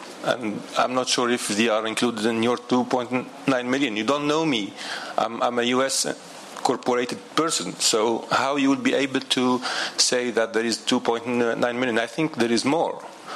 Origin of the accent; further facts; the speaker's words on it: Tunisia; English is a second language; I'm from Tunisia.